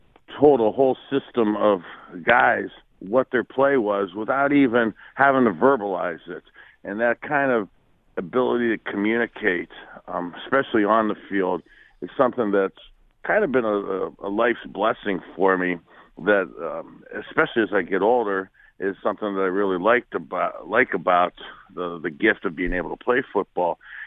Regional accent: Youngstown, Ohio, United States; And growing up in Youngstown, really the chance of having a consistent, sustainable, long-term job wasn't great, especially in the 80s.

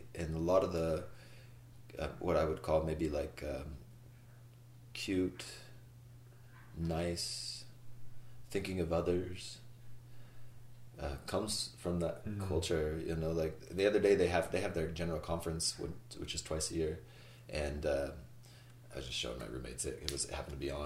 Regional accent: United States; now in Canada; I live in Canada, but I was born an American.

